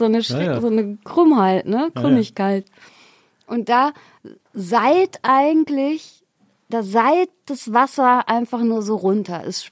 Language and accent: German; Xanten, North Rhine-Westphalia, Germany; Ich bin ja in Xanten zur Schule gegangen und das sind Welten.